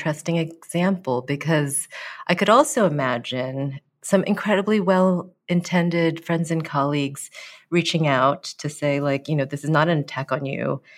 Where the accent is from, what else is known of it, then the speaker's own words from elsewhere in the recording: Oklahoma, United States; born there; I was born in Oklahoma.